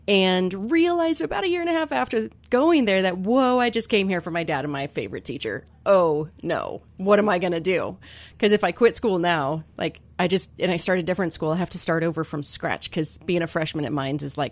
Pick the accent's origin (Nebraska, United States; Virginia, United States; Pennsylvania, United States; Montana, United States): Nebraska, United States; Grand Island; So I was born and raised in Grand Island, Nebraska, like the center of the country.